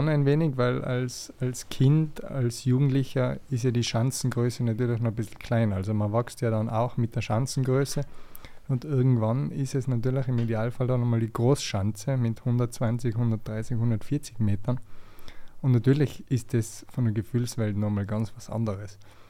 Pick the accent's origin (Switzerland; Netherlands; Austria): Austria; Tyrol; es hat natürlich als Tiroler so ein bisschen angefangen.